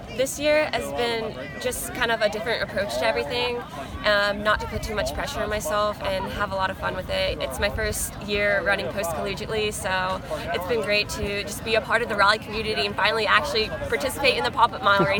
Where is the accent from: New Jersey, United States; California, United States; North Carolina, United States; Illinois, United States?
North Carolina, United States; Raleigh; it's just great to be able to represent Raleigh and just be around my hometown.